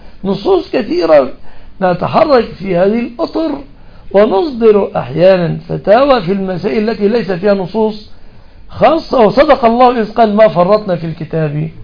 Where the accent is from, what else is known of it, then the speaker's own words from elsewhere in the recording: Egypt; عندنا في مصر مثلا قيمة عفش 100,000 جنيه